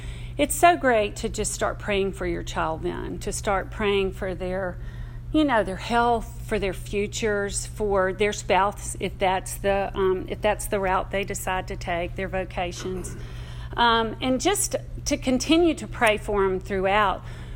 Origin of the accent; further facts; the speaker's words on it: Memphis, Tennessee, United States; but I grew up Roman Catholic in Memphis, Tennessee.